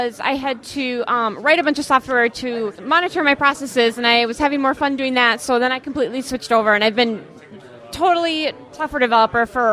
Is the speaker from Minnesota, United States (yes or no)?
yes; Minneapolis, Minnesota, United States; I'm from Minneapolis. I'm a developer.